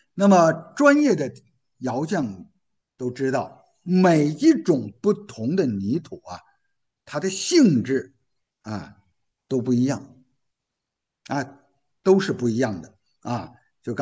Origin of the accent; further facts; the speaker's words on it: Tangshan, Hebei, China; 我们唐山人叫唐缸啊